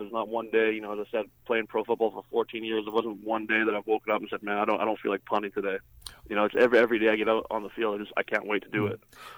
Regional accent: Regina, Saskatchewan, Canada; So I think that a lot of memories have to do with the Rough Riders growing up in Regina.

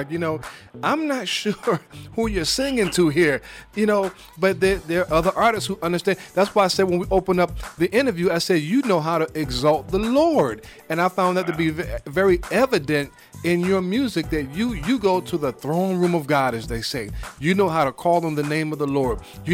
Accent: Brooklyn, New York, United States; I'm originally from Brooklyn, New York.

